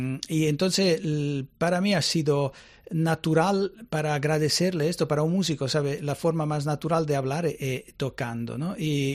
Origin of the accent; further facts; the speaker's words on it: Rome, Lazio, Italy; Spanish is a second language; yo soy de Roma, pero donde viene mi padre